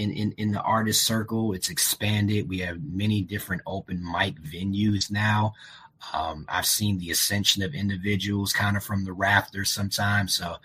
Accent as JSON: {"language": "English", "town": "Jersey City", "region": "New Jersey", "country": "United States", "said": "Well, I represent the 201, Jersey City, New Jersey. I'm a northerner."}